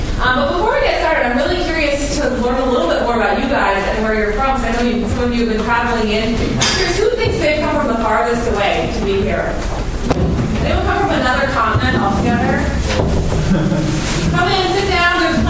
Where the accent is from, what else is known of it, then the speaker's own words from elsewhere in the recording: United States; now in United Kingdom; You'll be able to tell from my voice I'm American, and I come out of the American university system